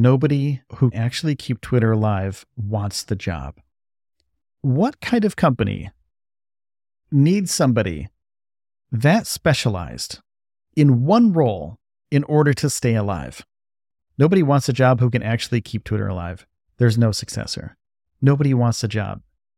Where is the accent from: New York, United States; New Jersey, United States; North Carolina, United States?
New York, United States; now in Starbase, United States; Like I said, I moved to Texas. I'm from New York. I've only been to Texas twice in my life.